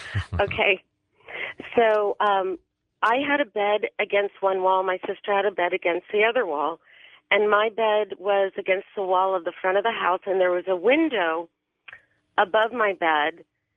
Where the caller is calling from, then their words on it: Burbank, California, United States; I'm calling from Burbank. I'm right up the street from you.